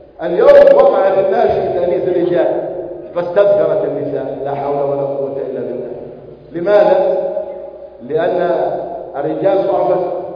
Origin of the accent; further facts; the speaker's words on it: Palestine; واجعل بلدنا فلسطين آمنا مطمئنا